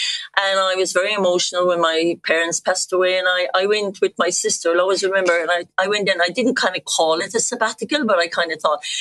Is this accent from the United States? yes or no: no; Ireland; accent: Irish; my Irish accent, you know, why would I lose it? You can see Richard and hear it. I still have it. I'm proud of being Irish.